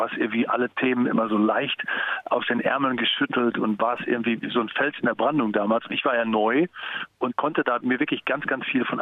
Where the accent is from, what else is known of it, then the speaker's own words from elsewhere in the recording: Dortmund, North Rhine-Westphalia, Germany; weil ich ja als Dortmunder auch den BVB immer die Daumen gedrückt habe.